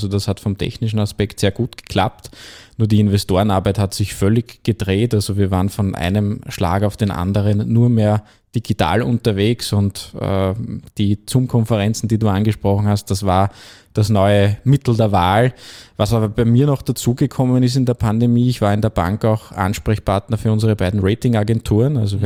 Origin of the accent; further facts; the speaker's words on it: St. Pölten, Lower Austria, Austria; born there; so auch ich als gebürtiger St. Pöltener in Wien zur Hypo gekommen